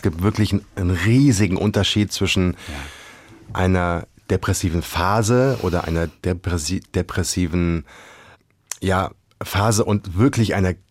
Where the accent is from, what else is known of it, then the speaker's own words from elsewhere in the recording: Langgöns, Hesse, Germany; Beim Vater in Mittelhessen. In Langgöns, wo ich aufgewachsen bin.